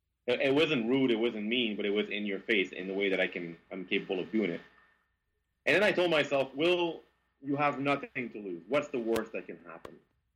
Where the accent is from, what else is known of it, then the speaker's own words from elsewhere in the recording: Quebec, Canada; accent: Quebec; I have my Quebec accent.